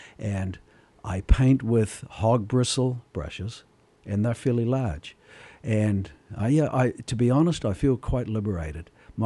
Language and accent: English; New Zealand; now in Sitka, United States; Well, I came here from New Zealand in 73 first, and went back for a year and moved here in 75. So I've been here a while. I've been calling Sitka home that long.